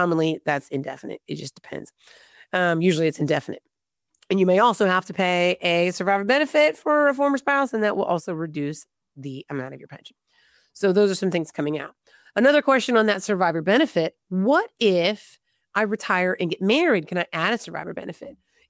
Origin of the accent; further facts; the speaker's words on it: Florida, United States; I'm from Florida, so we say go Gators.